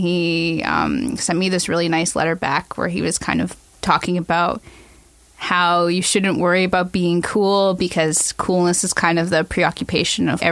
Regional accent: Toronto, Ontario, Canada; born there; Well, Jesse, I was born in St. Michael's Hospital in 1986.

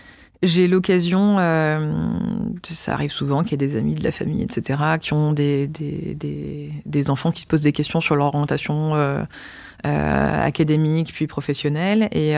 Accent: Marseille, Provence-Alpes-Côte d'Azur, France; Enfin, moi, je suis marseillaise à la base.

